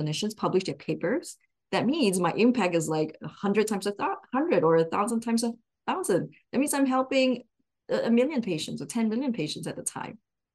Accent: Malaysia; now in United States; And then I come from Malaysia.

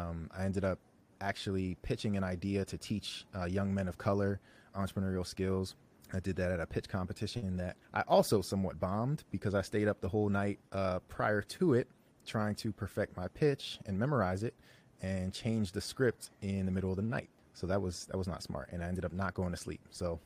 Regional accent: Chester, Pennsylvania, United States; also born or lived in South Jersey; Yeah, I'm from the Philly area. So I was actually born in Chester, Pennsylvania, right outside of Philly. My family's from Philly, from Chester, Sharon Hill, if anybody knows the area. And I grew up in this tri-state area of Pennsylvania, South Jersey

